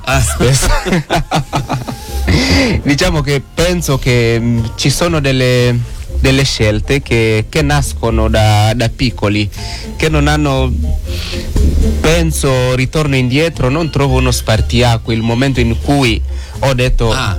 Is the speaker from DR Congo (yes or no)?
yes; Butembo, North Kivu, DR Congo; now in Italy; Vengo da Butembo, dalla città di Butembo.